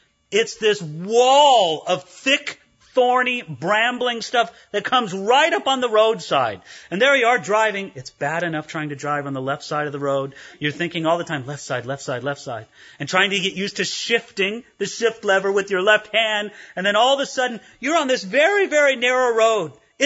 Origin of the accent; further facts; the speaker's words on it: California, United States; Now, when I grew up in California, I knew what a hedge was.